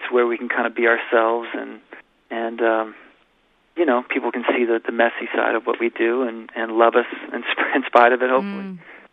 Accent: Houston, Texas, United States; They're actually a Houston band. I'm from Houston.

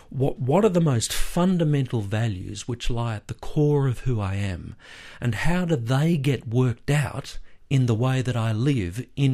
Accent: Melbourne, Victoria, Australia; my hometown of Melbourne

